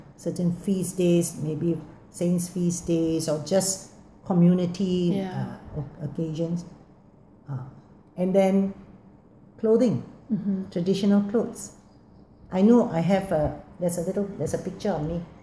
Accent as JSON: {"language": "English", "region": "Penang", "country": "Malaysia", "said": "If we were more, we are more Hokkien, we're more Penang, we're more Chinese than we are Filipino."}